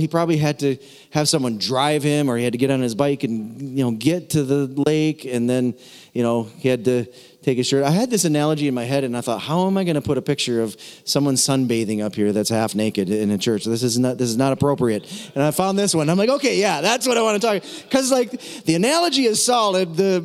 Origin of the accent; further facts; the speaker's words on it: South Dakota, United States; And while he's from Canada, I'm from South Dakota. We're both from way up north.